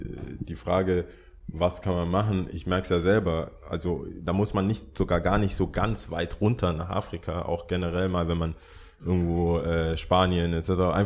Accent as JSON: {"language": "German", "country": "Germany", "said": "dann erzählt man, ja, ich bin aus Deutschland, hier ist mein Hund."}